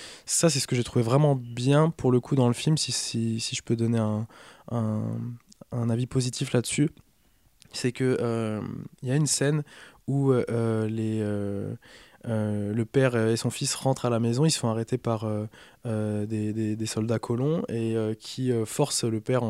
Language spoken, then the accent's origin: French; Pays de la Loire, France; moi je viens de Vendée, enfin mon père est vendéen, et on a vécu là-bas toute mon enfance